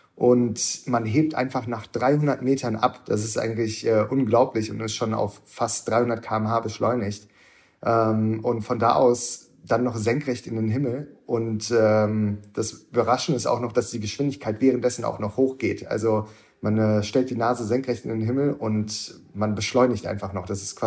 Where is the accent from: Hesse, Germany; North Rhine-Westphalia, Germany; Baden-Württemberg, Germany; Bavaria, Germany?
North Rhine-Westphalia, Germany; Wuppertal; born there; 25 Jahre alt und komme gebürtig aus Wuppertal und bin jetzt momentan im taktischen Luftwaffengeschwader 31 in Bölke.